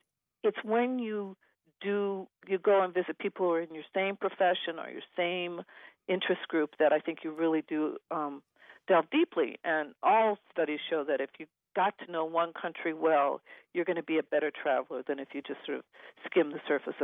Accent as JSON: {"language": "English", "region": "Iowa", "country": "United States", "tie": "born or raised there", "said": "I'm originally from Iowa, and I grew up with a train station in my small little town"}